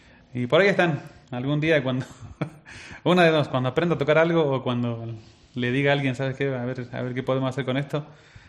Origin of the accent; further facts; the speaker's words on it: Villa Constitución, Santa Fe, Argentina; yo soy de Villa Constitución, que es una ciudad ahí como a media hora de Rosario.